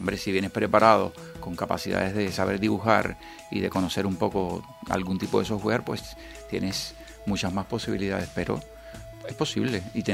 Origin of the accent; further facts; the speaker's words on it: Cuba; yo soy cubano, primero es que soy cubano, y entonces en Cuba no había muchos videojuegos, cuando yo era pequeño